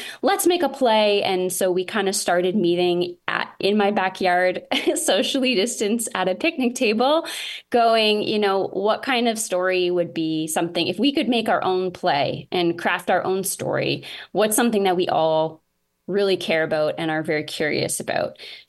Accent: Kingston, Ontario, Canada; also born or lived in Toronto; I do teach in Kingston and I'm from Kingston originally, but I spent most of my like young, you know, university and about 10 years after that in Toronto. So I just moved back in the pandemic.

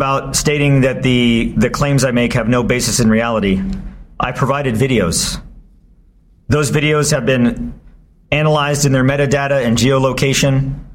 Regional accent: United States; So what I saw in Gaza, to me, concerns me as an American.

